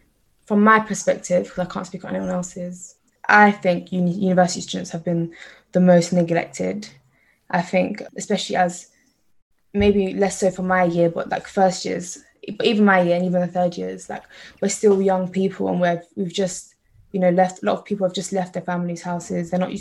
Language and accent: English; London, United Kingdom; the end of last year, I turned 20. I currently study economics at university. I grew up in London, in particular South London, and I am from an Eritrean heritage, with both my parents being Eritrean.